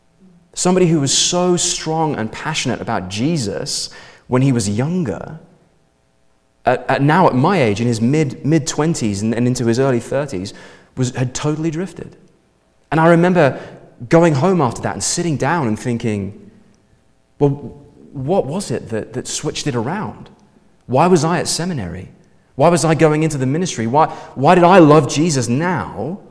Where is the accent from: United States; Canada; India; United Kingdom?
United Kingdom; England; But can I, as an Englishman, humbly suggest, that freedom is more complicated than that.